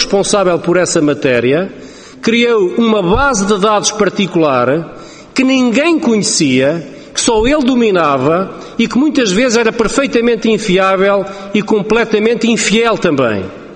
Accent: Vinhais, Bragança, Portugal; Vinhais, que é a minha terra

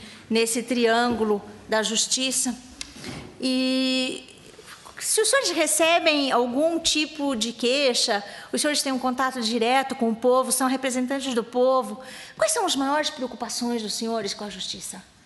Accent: Brazil; que eu sou brasileira, falo português

